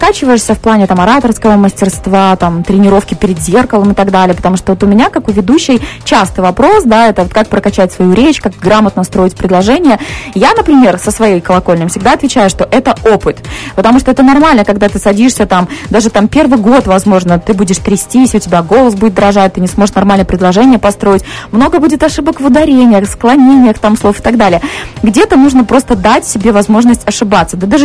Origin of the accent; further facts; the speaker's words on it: Belarus; когда училась в Москве, в группе была единственная белоруска, все остальные были россияне